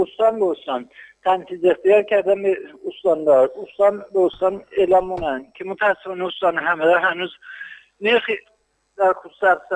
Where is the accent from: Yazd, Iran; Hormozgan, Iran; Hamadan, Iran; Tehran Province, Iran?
Hamadan, Iran; الان ما تو شهر خودمون همون استان همدان این کارها رو داریم